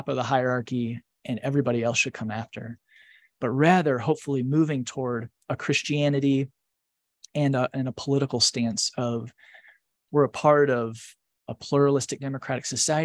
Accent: United States; I love being an American. I am thankful that I was born here.

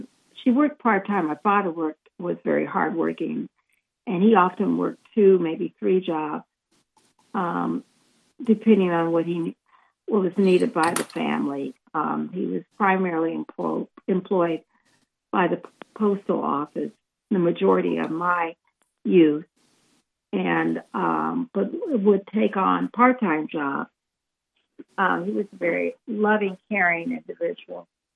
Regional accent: Akron, Ohio, United States; also born or lived in Washington, D.C.; Well, I grew up in Akron, Ohio. Mm. Born and raised here. Moved away briefly and lived in Washington, D.C.

